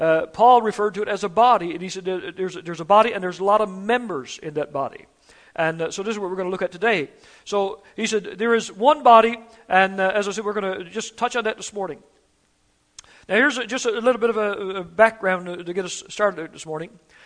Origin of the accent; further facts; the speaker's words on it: Newfoundland and Labrador, Canada; We grew up in Newfoundland in a church one time